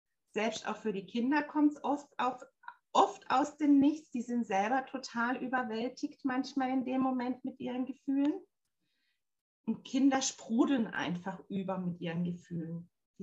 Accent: Baden-Württemberg, Germany; Ich komme aus dem Schwarzwald und bin selbst Mama von zwei Mädels.

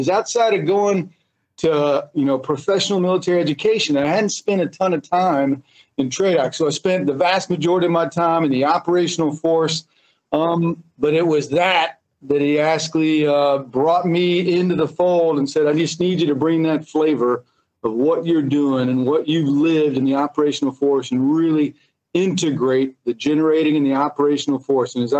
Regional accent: Oklahoma, United States; also born or lived in California; Now, personally, I'm an Oklahoma boy. I grew up in Oklahoma, born in California.

